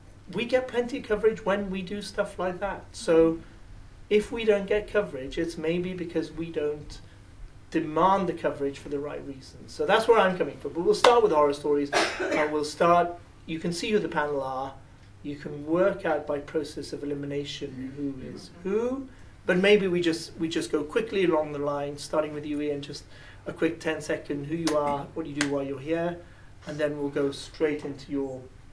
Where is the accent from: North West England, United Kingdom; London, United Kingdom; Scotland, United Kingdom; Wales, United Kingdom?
Wales, United Kingdom; Cardiff; a Welsh guy from my hometown of Cardiff drove a van into a bunch of Muslims just coming out of Friday prayers.